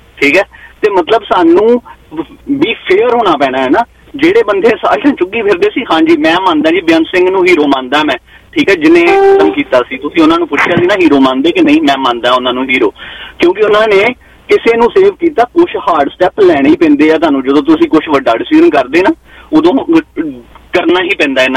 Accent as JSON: {"language": "Punjabi", "town": "Tarn Taran", "region": "Punjab", "country": "India", "said": "ਮੈਂ ਪੰਜਾਬ ਦੇ ਪਿੰਡ ਤੋਂ ਮਾਝੇ ਤੋਂ ਬਿਲੋਂਗ ਕਰਦਾ, ਮੈਂ ਤਰਨ ਤਾਰਨ ਡਿਸਟ੍ਰਿਕਟ ਪਿੰਡ ਮੱਲੇ ਤੋਂ ਬਿਲੋਂਗ ਕਰਦਾ ਭਾਈ ਸਾਹਿਬ, ਤੇ ਮੈਂ ਵੀ ਤਰਨ ਤਾਰਨ ਉਸ ਜਗ੍ਹਾ ਤੋਂ ਬਿਲੋਂਗ ਕਰਦਾ ਜਿੱਥੇ ਅੱਤਵਾਦ ਦਾ ਗੜ ਸੀ।"}